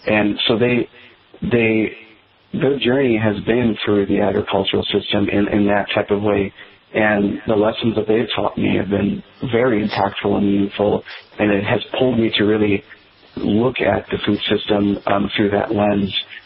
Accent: Illinois, United States; As a young boy, I grew up here in Illinois, close to Chicago.

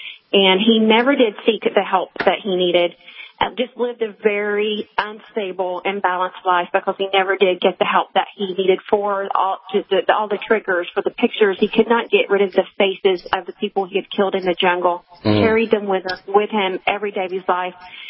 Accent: Murfreesboro, Tennessee, United States; Murfreesboro, Tennessee, just south of Nashville.

